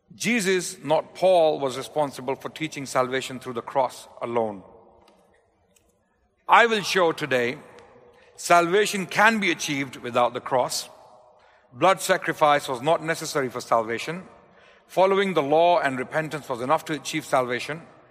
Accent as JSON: {"language": "English", "region": "London", "country": "United Kingdom", "said": "I'm from London. This time I traveled from Pakistan"}